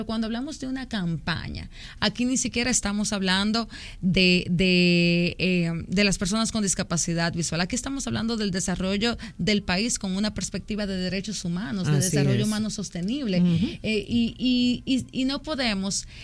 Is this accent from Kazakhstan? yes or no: no; Dominican Republic; como somos cálidos los dominicanos.